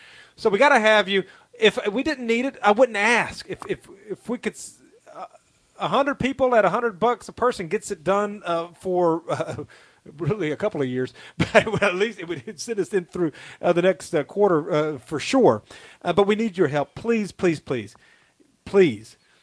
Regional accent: Tennessee, United States; born there; I was born in Tennessee. I love Tennessee.

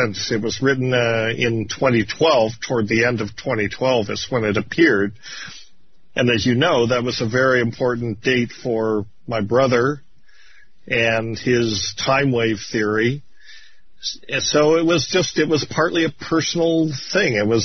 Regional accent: Ireland; And being Irish, we had this, this moniker

